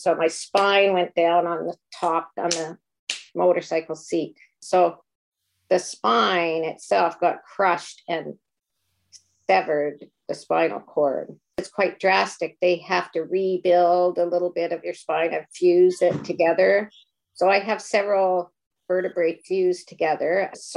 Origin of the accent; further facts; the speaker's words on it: Lindsay, Ontario, Canada; I came from Lindsay, Ontario, a small town north of Toronto